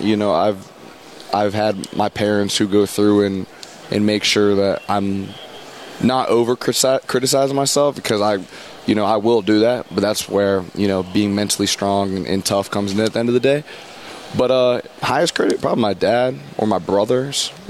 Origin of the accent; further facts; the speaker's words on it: Pittsburgh, Pennsylvania, United States; So obviously, I'm from Pittsburgh.